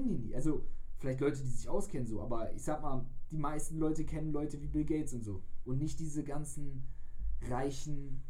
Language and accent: German; Germany; born there; Ich habe da echt schon oft drüber nachgedacht, dass ich bin richtig dankbar dafür, dass ich in Deutschland geboren bin.